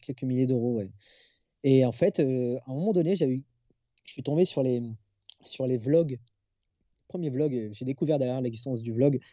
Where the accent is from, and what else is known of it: Réunion, France; born or raised there